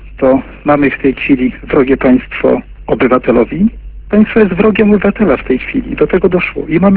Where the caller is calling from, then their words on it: Warsaw, Masovian Voivodeship, Poland; Jestem czyli z Warszawy